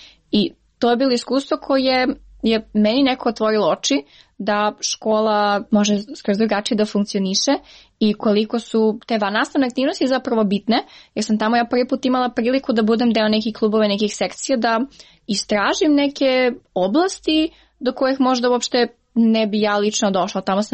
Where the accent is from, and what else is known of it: Niš, Southern and Eastern Serbia, Serbia; now in United States